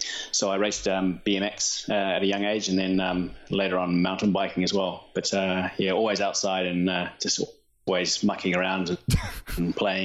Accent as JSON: {"language": "English", "country": "New Zealand", "tie": "born or raised there", "said": "So probably, Mexico really stood out as a fascinating place of diversity and so different to growing up in New Zealand."}